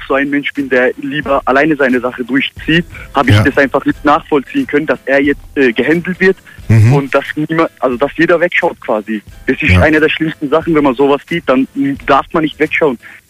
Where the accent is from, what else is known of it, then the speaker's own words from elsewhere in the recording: Mühlacker, Baden-Württemberg, Germany; Genau, also ich bin hier in der Nähe von Pforzheim in Mühlacker geboren worden.